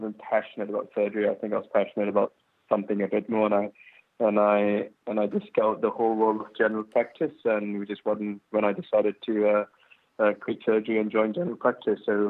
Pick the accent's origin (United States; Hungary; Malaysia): Malaysia; also born or lived in United Kingdom; Okay, so I grew up in Malaysia, as my sister did, but then I was educated in the UK. I went to university in Scotland, and went to med school in Scotland.